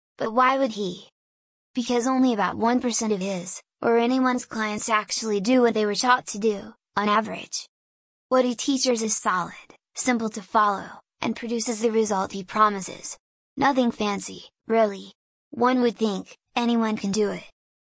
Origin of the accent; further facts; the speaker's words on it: Hungary; first language Hungarian; English is a second language; Hungarian is my mother tongue.